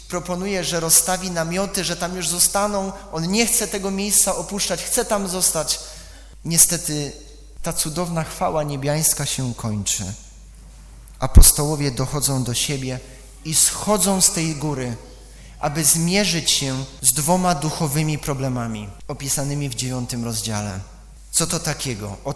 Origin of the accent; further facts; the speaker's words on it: Silesian Voivodeship, Poland; Sam przecież pochodzę z tego kościoła, dodatkowo jeszcze ze Śląska Cieszyńskiego, w którym o tych sprawach zupełnie się nie mówiło.